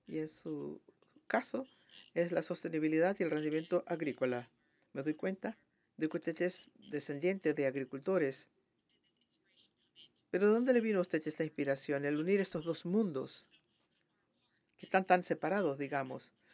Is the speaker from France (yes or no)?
no; Minas Gerais, Brazil; Spanish is a second language; Llamo de Brasil. ¿Dónde en Brasil? Vengo de Minas Gerais, pero hoy estoy en la sede de la empresa, São Paulo.